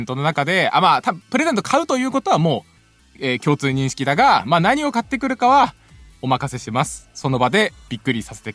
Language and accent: Japanese; Aomori, Japan; その地元の青森県でもロフトはあったからさ。